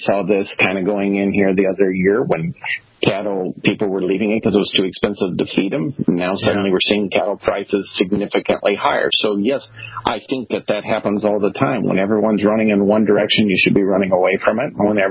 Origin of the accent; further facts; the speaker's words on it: Nebraska, United States; I'm from Nebraska, and that was very common. There was 100 cow dairy everywhere.